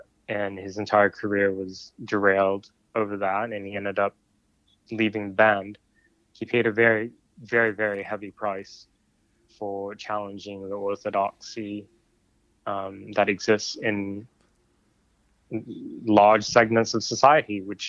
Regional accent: Portland, Oregon, United States; born there; I was born in Portland, Oregon, by two parents who are were political refugees from South Vietnam.

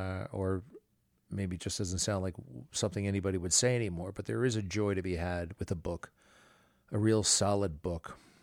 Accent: Garden City, New York, United States; They're from my hometown, by the way, Garden City, New York.

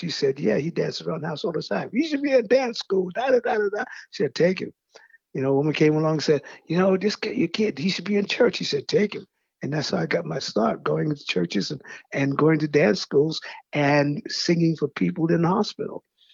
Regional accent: Brooklyn, New York, United States; also born or lived in Miami; I was born in Miami, Florida. I was raised in Brooklyn, New York.

